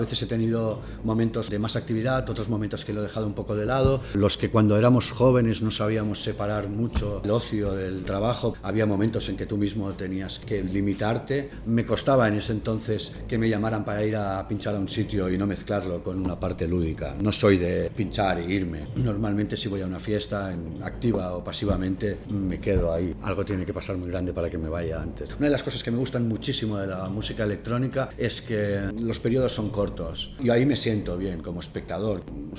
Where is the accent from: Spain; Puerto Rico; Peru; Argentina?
Spain; Terrassa, Catalonia; born there; Nací en Tarrasa, una ciudad industrial cercana a Barcelona